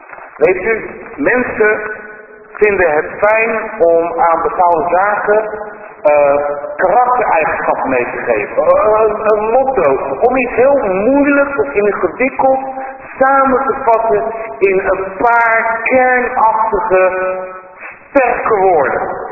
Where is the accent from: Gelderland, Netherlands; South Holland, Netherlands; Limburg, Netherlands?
South Holland, Netherlands; Rotterdam; Zelf kom ik uit Rotterdam.